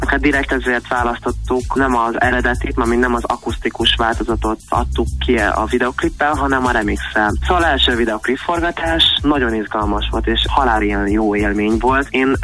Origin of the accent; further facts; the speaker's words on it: Hungary; born there; néha megjelenik így a, nem tudom, az akcentusom, pedig itt születtem Magyarországon, és már azért anyanyelvi szinten beszélem a magyar nyelvet